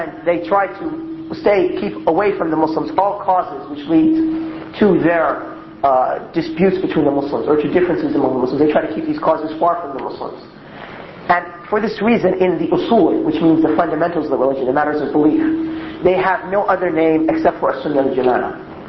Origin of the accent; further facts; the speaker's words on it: United States; accent: American; Far as my American accent that bad, you guys can't understand anything.